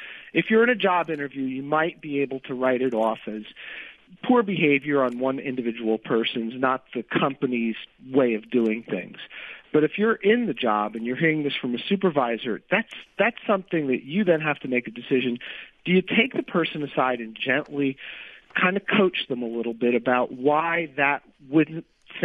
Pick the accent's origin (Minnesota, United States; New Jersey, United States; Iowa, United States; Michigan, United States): New Jersey, United States; Princeton; I get this question in places, where are you from? And I will say the most local thing, Princeton. I'm from New Jersey.